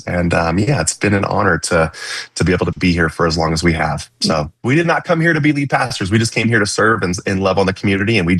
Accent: Reno, Nevada, United States; now in Carson City, United States; I live and pastor and privileged to do that in Carson City, Nevada, and born and raised in Reno Sparks, Nevada, grew up, became a Christian at 17 years old.

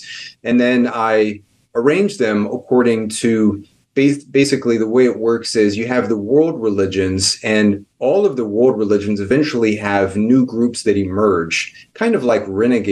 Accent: Texas, United States; So I grew up in East Texas, and travel was not something that we really did in our family.

